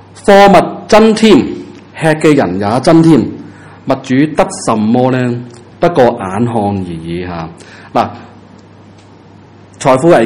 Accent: Hong Kong; 你我哋香港人唔係好多創業嘅

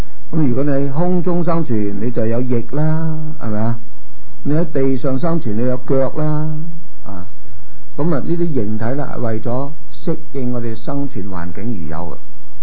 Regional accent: China; 啊，我哋中国人古代拜天咧，这个天代表神咧，系好合理嘅。

